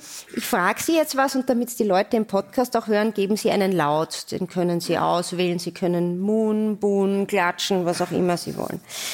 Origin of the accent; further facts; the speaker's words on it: Upper Austria, Austria; Ich bin als Oberösterreicherin bekannt für meine Direktheit.